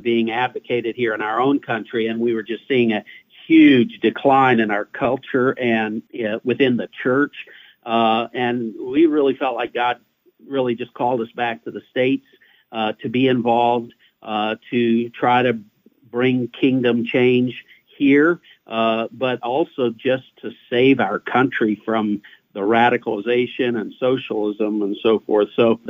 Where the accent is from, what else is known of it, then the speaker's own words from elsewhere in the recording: Eritrea; So I was born in East Africa. My parents were missionaries. They were doing church plants, running orphanages and schools and so forth in the countries of Eritrea and East Africa, up in the Horn of Africa.